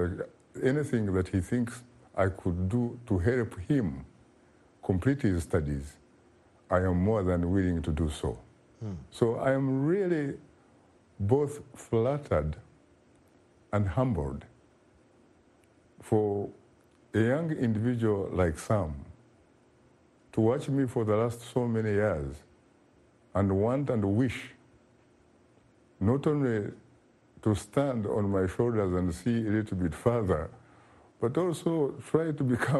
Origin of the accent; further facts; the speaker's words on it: Kabale, Western Region, Uganda; He was in my hometown, Kabale, southwestern Uganda